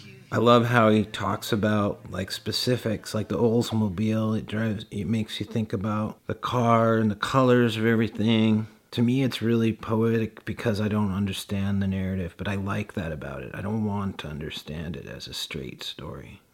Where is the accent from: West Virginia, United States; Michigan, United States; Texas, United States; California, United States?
California, United States; Fillmore; it makes me think of where I grew up in Fillmore, California, where the only California condors left on Earth lived behind my house in the Sespe Creek